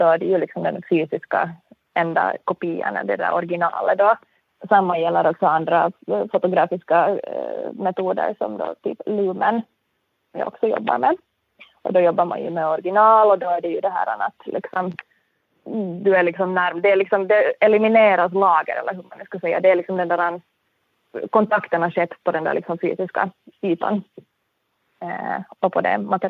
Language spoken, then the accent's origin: Swedish; Southern Finland, Finland; Men jag är ju uppvuxen i södra Finland och på en liten ort där vi har haft väldigt nära till skogen. Så jag är ju uppvuxen med skog runt omkring mig.